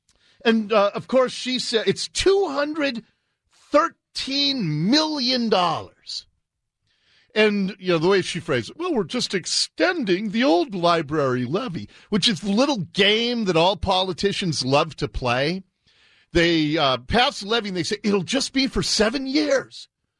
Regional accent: Seattle, Washington, United States; I'm a little kid growing up in Ballard

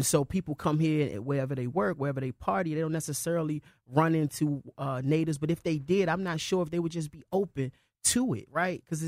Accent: Washington, District of Columbia, United States; I'm from Northwest. I never lived in Southeast.

